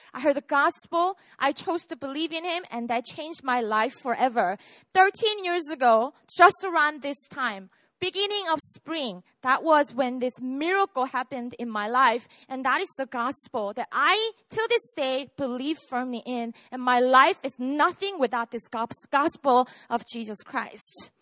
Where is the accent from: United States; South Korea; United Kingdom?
South Korea; Busan; also born or lived in Seoul; I was born and raised in Busan, and I moved to Seoul when I was 18 to go to the college that I got into.